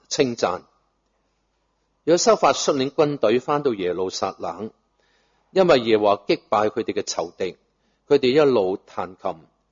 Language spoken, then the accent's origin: Cantonese; China; 但愿神去带领我们中国人农历新年去到这个来紧的星期六，就是年初一啦。